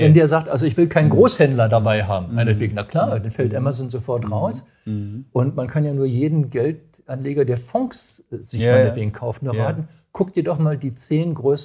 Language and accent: German; Berlin, Germany; ich komme ja aus Berlin.